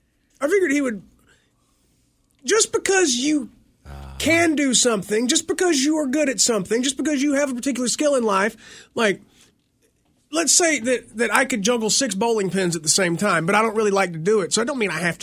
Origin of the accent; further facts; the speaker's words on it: the South, United States; I grew up in the South to the extent my jaws are the strongest part of my body